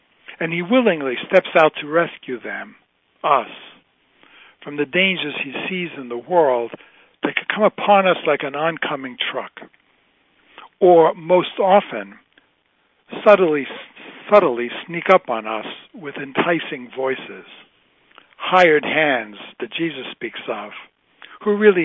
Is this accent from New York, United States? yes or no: yes; New York City, New York, United States; I grew up in New York City. I never saw a shepherd until I was ministering in the hills of West Virginia.